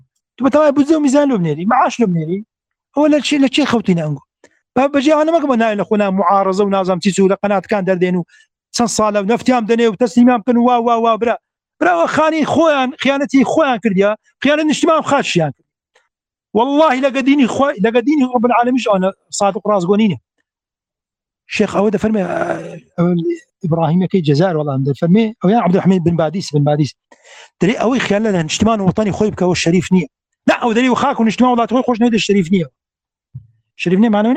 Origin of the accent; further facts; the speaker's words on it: Iraq; ديمقراسي انا والله عراقي